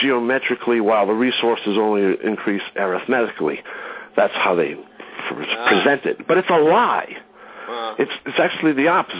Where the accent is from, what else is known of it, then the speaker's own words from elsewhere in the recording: Massachusetts, United States; I didn't grow up in Maryland. I grew up in Massachusetts. And my family was French-Canadian.